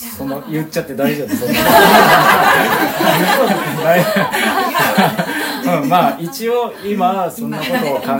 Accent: Nakatsu, Oita, Japan; 中津市内のこう、まあ、出身っていうか中津の子なんですけど、ルーツはね、今日おじいちゃんのおばあちゃん来ていただいてるんですけど、檜山寺の方にあるらしくて、ルーツが、

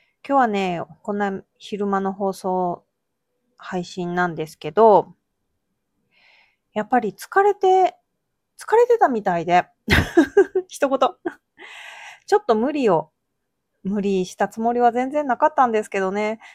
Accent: Mie, Japan; 今日は、地元の三重県では、まあ、東海地方ですね。

